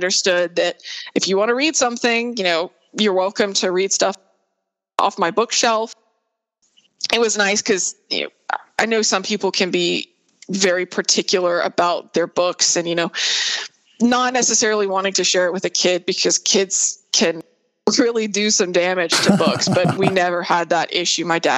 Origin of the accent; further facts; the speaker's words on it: Tennessee, United States; But, you know, growing up in East Tennessee, I had a garden in my backyard and I had a yard.